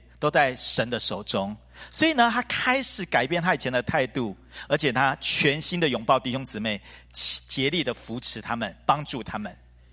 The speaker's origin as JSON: {"language": "Chinese", "country": "Taiwan", "said": "他们有人说我们台湾人的讲话比较撒娇，"}